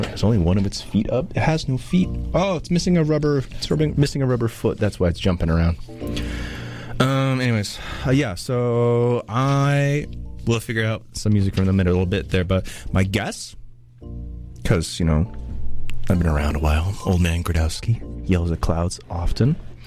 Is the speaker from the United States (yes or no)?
no; Port Moody, British Columbia, Canada; back in my hometown in Port Moody.